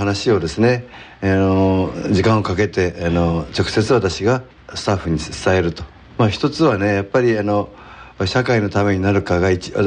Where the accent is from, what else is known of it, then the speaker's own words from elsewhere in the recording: Shibata, Niigata, Japan; also born or lived in Nakajo; やっぱり新潟がね好きだからね、してこの新潟柴田ねとか、私本当に生まれたのは中条なんですけど、そこにね育ててもらったというかね、